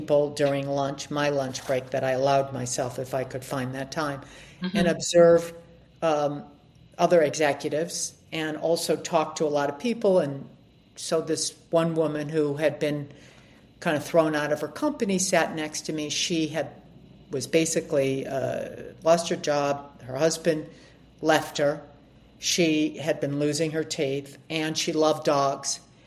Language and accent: English; Cleveland, Ohio, United States; also born or lived in New York, United States; I grew up in Ohio in a suburb in Cleveland.